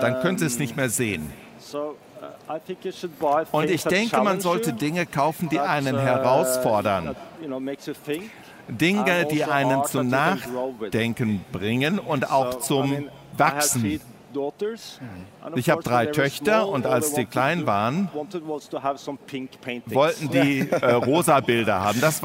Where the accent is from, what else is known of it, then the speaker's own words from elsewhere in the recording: Norway; German is a second language; Ja, aber als Norweger, also wir sind ja eigentlich privilegiert, wissen Sie.